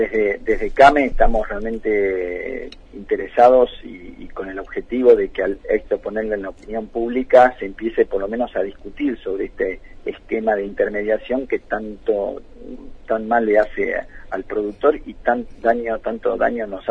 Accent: Argentina

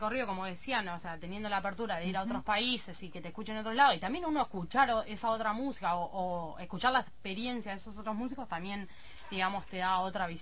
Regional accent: La Plata, Buenos Aires Province, Argentina; Si somos platenses

